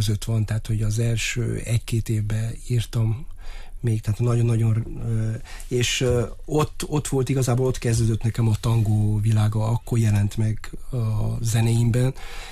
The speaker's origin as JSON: {"language": "Hungarian", "country": "Hungary", "said": "büszke vagyok arra, hogy magyar vagyok, és ragaszkodom ehhez a nemzetiségemhez"}